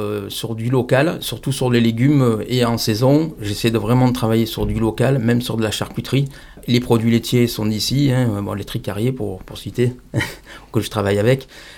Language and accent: French; Aubenas, Auvergne-Rhône-Alpes, France; je suis originaire d'Aubenas.